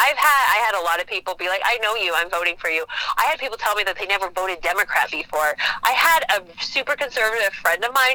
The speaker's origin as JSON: {"language": "English", "region": "Montana", "country": "United States", "said": "I come from the Rocky Boy Reservations where my grandparents live, so Chippewa Cree. I'm Cree."}